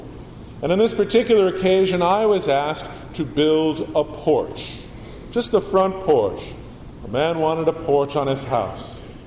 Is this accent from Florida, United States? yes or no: no; Connecticut, United States; I grew up in Connecticut, a place where I was to get, and did get indeed, a fine education.